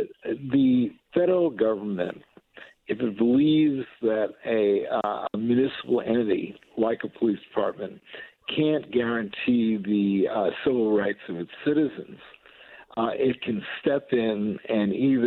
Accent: New York, United States; I'm from New York. We play stickball.

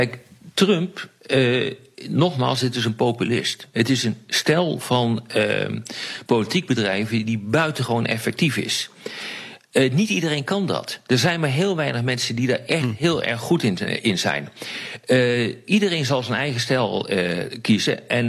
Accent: Netherlands; Ik ben geen Amerikaan. Ik ben Nederlander. Ik woon hier.

